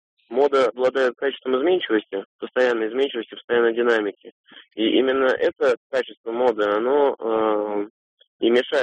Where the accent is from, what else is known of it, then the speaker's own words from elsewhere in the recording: Moscow, Russia; студент из Москвы.